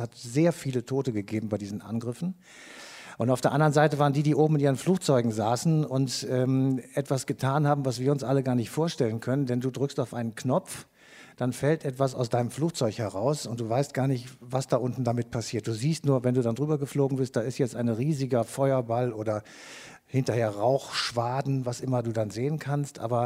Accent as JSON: {"language": "German", "town": "Cologne", "region": "North Rhine-Westphalia", "country": "Germany", "said": "Wir kommen aus Köln"}